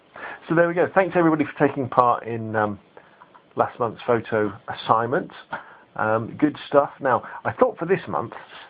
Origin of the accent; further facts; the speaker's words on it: Gosport, South East England, United Kingdom; Gosport is my hometown.